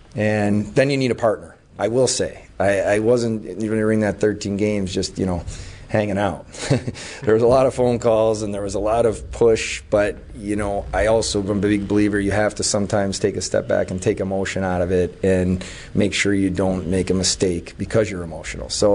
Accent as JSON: {"language": "English", "town": "Buffalo", "region": "New York", "country": "United States", "said": "But I love the town, okay? I love Buffalo. I'm from Buffalo. I know what this place can be and what it means, this organization and franchise mean to the city."}